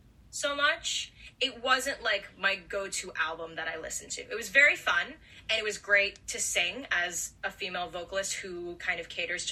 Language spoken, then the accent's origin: English; the South, United States; The problem is I was born and raised in the South, so I cannot do it.